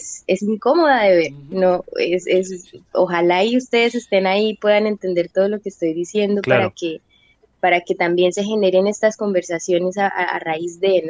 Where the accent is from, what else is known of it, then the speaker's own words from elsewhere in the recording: Colombia; la realidad es que yo soy una mujer colombiana y siendo colombiana tengo una carga histórica y política que invade mi cuerpo